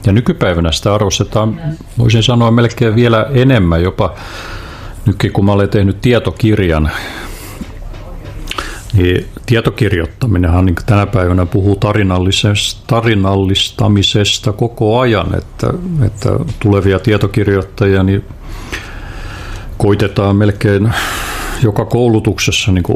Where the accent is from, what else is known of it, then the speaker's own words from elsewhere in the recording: Piikkiö, Southwest Finland, Finland; mä olen varttunut kirjastossa käytännössäni lapsena Piikkiössä kotiseudulla